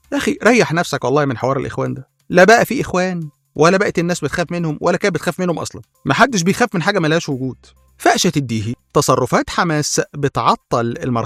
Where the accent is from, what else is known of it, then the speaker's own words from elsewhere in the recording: Egypt; moved away; احنا كمصريين في الخارج هنلم كلنا من بعض 15000 ونبعتهم لكم